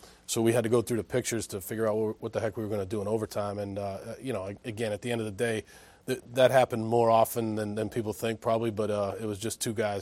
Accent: Andover, Massachusetts, United States; You know, it's a great place to grow up. I grew up in Andover. I'm a suburban kid, and it was a great sports town, and loved the Patriots, the Bruins, the Celtics, all of them, so Red Sox, obviously.

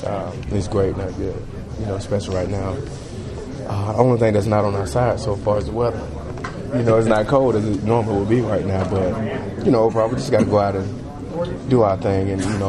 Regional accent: the South, United States; Nah, that ain't chilly. Yeah. I mean, I'm used to it. I'm from the South.

